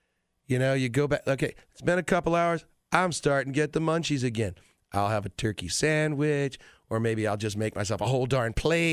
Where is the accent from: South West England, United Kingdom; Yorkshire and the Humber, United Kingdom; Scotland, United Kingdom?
Scotland, United Kingdom; I'm Scottish.